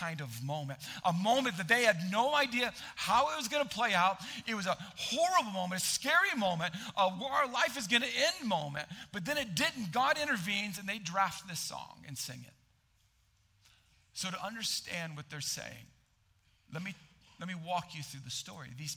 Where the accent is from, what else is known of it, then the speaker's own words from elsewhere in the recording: South Dakota, United States; We're from South Dakota, we can figure this out.